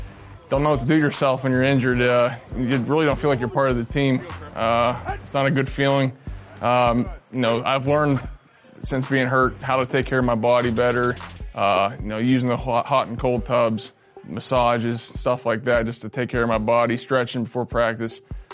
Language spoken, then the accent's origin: English; Pittsburgh, Pennsylvania, United States; Well, I'm from the Pittsburgh area.